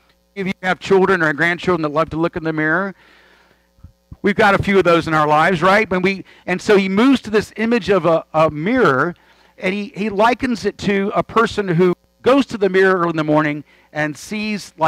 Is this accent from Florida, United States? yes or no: yes; Jacksonville, Florida, United States; and I'm from Jacksonville